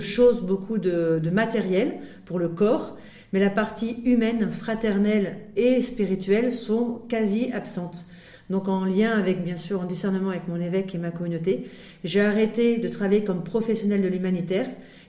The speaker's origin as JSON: {"language": "French", "region": "Centre-Val de Loire", "country": "France", "said": "Et je suis originaire du Loir-et-Cher à la base."}